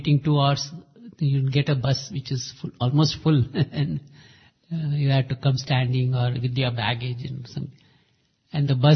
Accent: Mumbai, Maharashtra, India; I told him, he asked me, where are you coming from? I said, Bombay. First thing he says, oh, Bombay boys, they go to pick cinemas, they read novels.

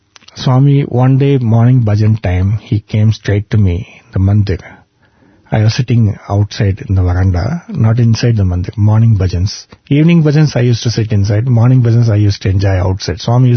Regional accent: Texas, United States; I just decided, after going to my hometown in US, Texas, I'll be spending all my Saturdays to interact with the students here.

